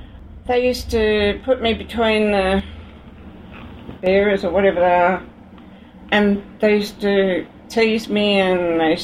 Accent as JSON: {"language": "English", "town": "Hamilton", "region": "Victoria", "country": "Australia", "tie": "born or raised there", "said": "Yeah, up around Hamilton, it's very dry."}